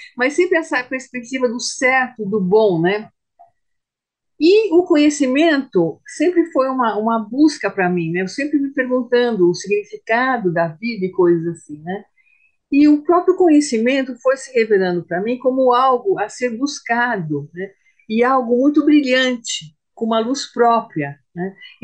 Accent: São Paulo, Brazil; Eu nasci em São Paulo, né? No bairro da Lapa, que é um bairro que recebeu imigrantes italianos, né, em massa, assim, né, na época.

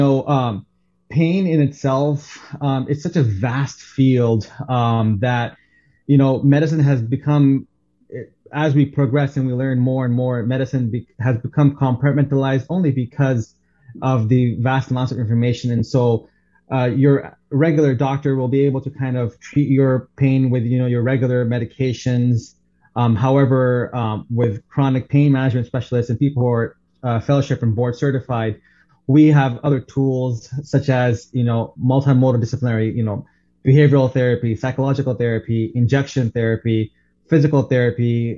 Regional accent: Saudi Arabia; also born or lived in St. Louis, United States; Briefly, you know, I was born in St. Louis. I actually grew up in the Middle East in Saudi Arabia, and then went to Mizzou for my undergraduate degree.

